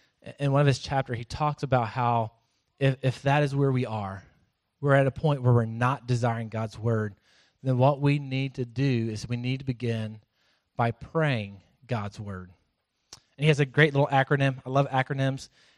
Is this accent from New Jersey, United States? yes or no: no; Florence, Texas, United States; I grew up in Florence. My parents had 30 acres on top of this plateau, and at nighttime, you could look north towards Killeen